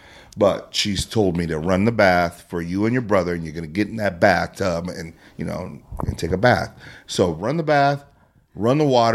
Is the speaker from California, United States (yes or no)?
no; Minneapolis, Minnesota, United States; From Minneapolis.